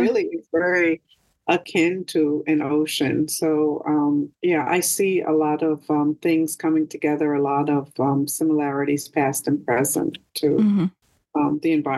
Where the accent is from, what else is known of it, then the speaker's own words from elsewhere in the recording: East Coast, United States; And so to go from where I grew up on the East Coast to that, it was, I had an extreme reaction to it.